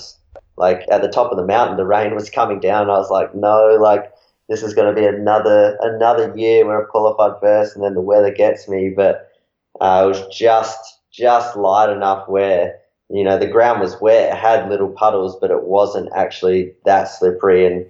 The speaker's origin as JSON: {"language": "English", "country": "Australia", "said": "in Cairns last year in my home country"}